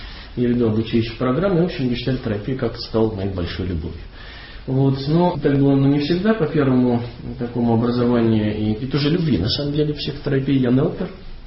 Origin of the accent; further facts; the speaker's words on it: Vitebsk, Vitebsk Region, Belarus; now in Minsk, Belarus; Я родом из Витебска, это такой городок на севере Беларуси. Но уже несколько лет, наверное, 8, я живу в Минске.